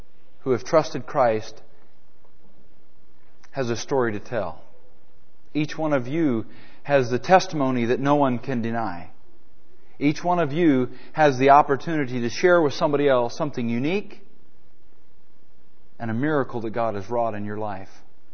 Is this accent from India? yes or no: no; Oroville, California, United States; also born or lived in Bay Area; I was born in Northern California. My mother is a professing believer. My father is a professing unbeliever. I grew up in a little town called Oroville. Actually, I lived in the Bay Area for about 8 years.